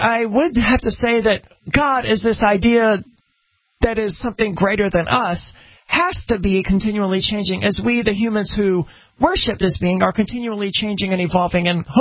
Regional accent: Mississippi, United States; especially because I am from Mississippi, where I heard these religious teachings through my entire life

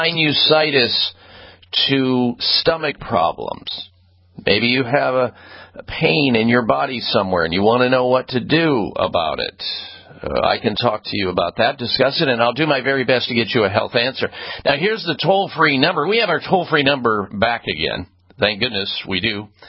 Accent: Midwest, United States; I grew up in the Midwest, folks.

